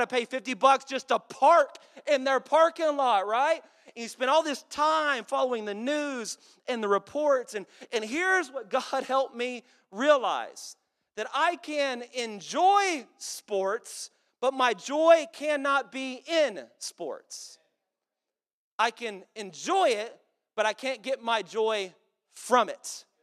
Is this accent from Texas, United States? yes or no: yes; Dallas, Texas, United States; My family were from Dallas. I was born and raised in Dallas, and so it's a part of your birthright.